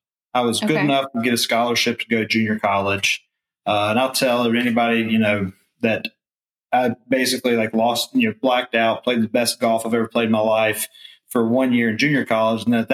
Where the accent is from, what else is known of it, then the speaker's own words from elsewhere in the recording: Jackson, Mississippi, United States; I grew up here just outside of the Jackson, Mississippi area. Went to school at Mississippi State University, Hail State, go Dogs.